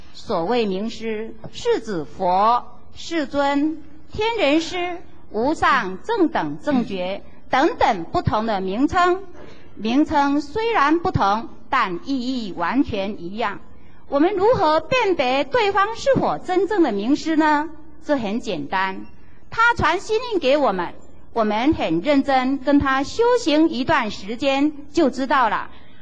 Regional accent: Taiwan; 这是我们台湾人的福报。

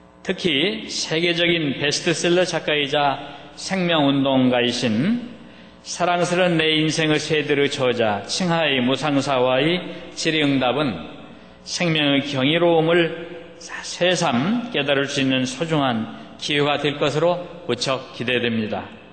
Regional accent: Anyang, Gyeonggi Province, South Korea; 저는 안양 출신의 국회의원

